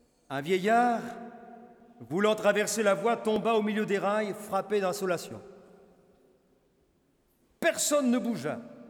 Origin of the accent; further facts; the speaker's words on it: Burkina Faso; first language Mooré; French is a second language; Quelquefois, je reconnaissais la mélodie de cantiques que nous chantons, nous, dans notre langue maternelle. Et puis, j'ai entendu un chant, puis le refrain qui revenait, mais je dis, mais ça me dit quelque chose. Et puis, au dernier chœur, j'ai chanté avec eux en moré.